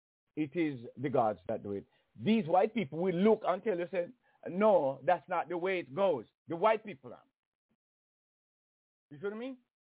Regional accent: Jamaica; growing up in Jamaica. As you know, that's a sunny, sunny place there

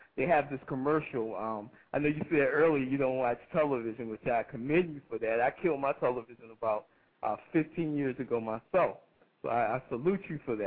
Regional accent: Atlanta, Georgia, United States; Yes, I'm from Atlanta. I'm an organic farmer.

